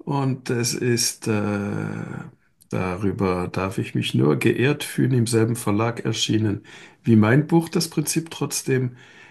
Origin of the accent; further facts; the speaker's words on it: Switzerland; Aber gleichzeitig sage ich als Schweizer, man soll dieses Land nie unterschätzen.